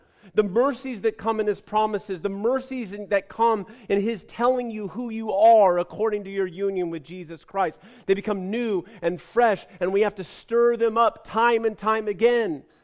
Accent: United States; I'm an American, gosh darn it, nobody's going to tell me what to do.

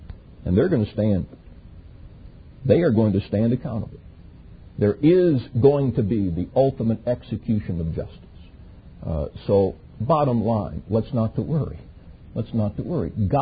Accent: United States; Now, I'm an American, and I love the form of government that we have.

